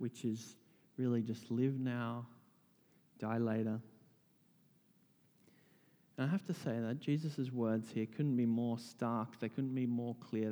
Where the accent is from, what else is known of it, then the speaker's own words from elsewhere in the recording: Blue Mountains, New South Wales, Australia; now in Sydney, Australia; they decided to move from the community that I grew up in the Blue Mountains, very comfortable community, to a relatively disadvantaged community in the southwest of Sydney.